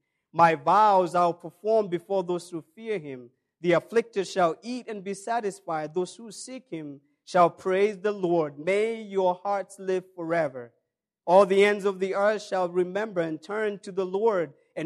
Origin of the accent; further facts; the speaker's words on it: Kenya; We have all read and heard about what happened in my home country in Garissa.